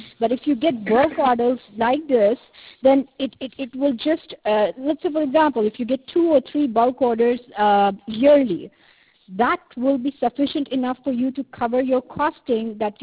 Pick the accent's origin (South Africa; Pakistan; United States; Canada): South Africa; English is a second language; English is my second language. And, yeah, you can say that they have accent too. I'm from South Africa.